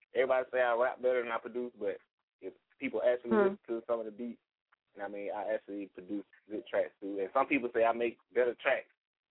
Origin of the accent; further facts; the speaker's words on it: Waycross, Georgia, United States; now in Brunswick, United States; No, I'm originally from Waycross, but I've been in Brunswick since 95. This is home right now.